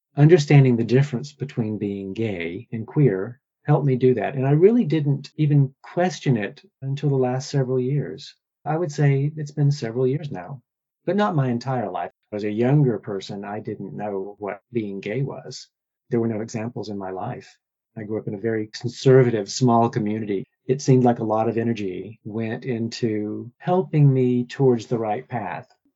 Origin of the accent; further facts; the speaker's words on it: Warm Springs, Georgia, United States; now in Washington, D.C., United States; I grew up in Warm Springs, Georgia. You probably know it better as the home of Roosevelt's Little White House. I live in Washington, D.C. now. I have for over three decades.